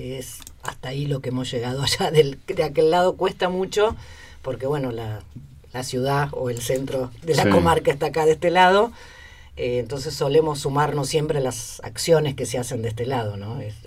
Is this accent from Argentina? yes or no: yes; Currumahuida, Córdoba, Argentina; No, yo soy del Rincón Currumahuida